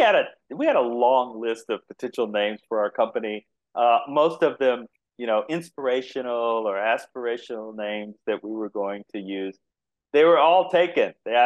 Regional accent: Texas, United States; accent: Texas; I told you I'm from Texas, right? So some people think I talk with an accent. I don't think I have much of a Texas accent.

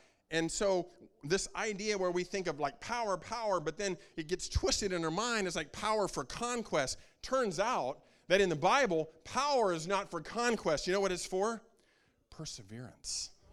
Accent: Midwest, United States; You know, I grew up in the Midwest, and we went to school in Chicago.

